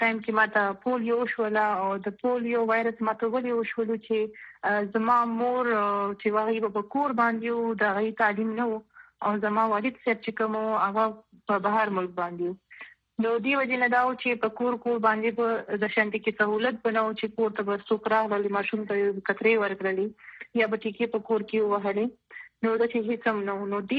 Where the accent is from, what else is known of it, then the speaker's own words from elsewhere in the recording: Kohat, Khyber Pakhtunkhwa, Pakistan; also born or lived in Peshawar; او زه د ډیسټریکټ کوهات نه تعلق لرم. زما پیدایش ته پیښور دی او دلته کې لوی شوی یم.